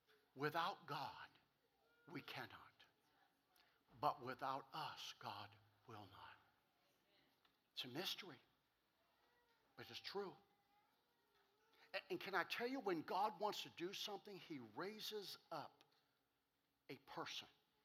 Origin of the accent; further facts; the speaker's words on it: Ohio, United States; now in Poland, United States; She's from a family of 9 kids. I'm from a family of 6. We're from Trumbull County. We both know what it's like to eat government surplus food.